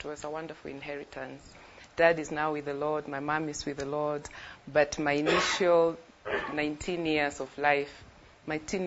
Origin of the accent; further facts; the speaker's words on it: Kenya; So I grew up in Kenya in circumstances that we didn't have abundance, but we never went to bed hungry.